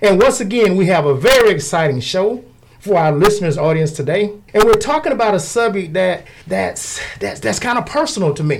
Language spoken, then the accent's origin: English; the South, United States; I grew up in the Black church, the Afro-American church deep in the South.